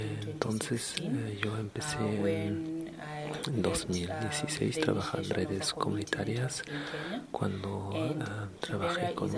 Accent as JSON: {"language": "Spanish", "country": "India", "said": "vengo de la India"}